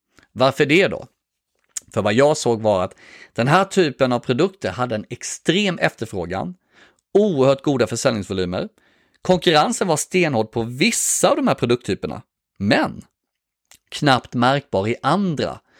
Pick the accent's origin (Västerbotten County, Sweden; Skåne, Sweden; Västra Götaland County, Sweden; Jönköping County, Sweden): Jönköping County, Sweden; Värnamo; moved away as an adult; also born or lived in Stockholm, Sweden; min hemstad Värnamo. Det var mina gamla föräldrar som hade fått alldeles för lite tid av mig sedan jag flyttade till Stockholm direkt efter studenten.